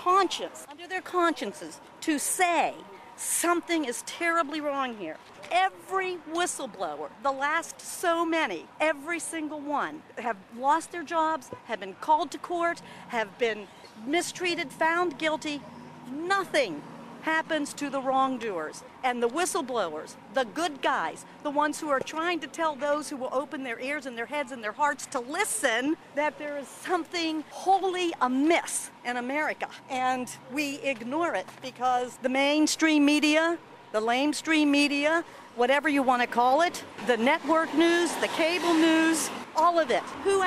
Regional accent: Hollidaysburg, Pennsylvania, United States; I am from Hollidaysburg, Pennsylvania, which is in central Pennsylvania near Penn State University, about a 3-hour drive from here.

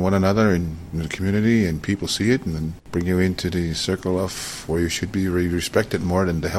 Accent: Indian Brook, Nova Scotia, Canada; from Indian Brook, Municipal.

